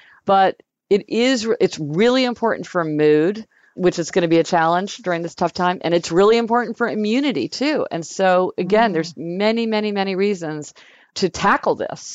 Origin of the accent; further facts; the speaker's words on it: Kansas City, United States; much more than like when we were growing up in Kansas City